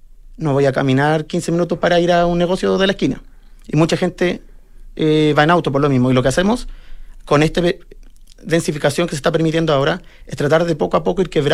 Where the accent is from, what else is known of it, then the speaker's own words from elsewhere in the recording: San Joaquín, Santiago Metropolitan, Chile; yo crecí en San Joaquín, departamental con Santa Rosa, un barrio típico, con casas de 200 metros cuadrados, hay casas que son más grandes, 300 metros cuadrados